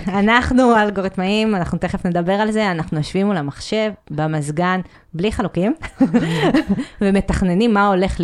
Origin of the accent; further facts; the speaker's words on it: Yeruham, Southern District, Israel; אז אני באה מירוחם, שזה מפתיע, אין הרבה אנשים מירוחם.